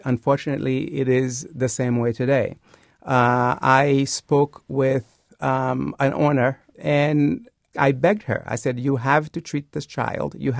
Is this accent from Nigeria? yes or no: no; Haiti; But I grew up in Haiti.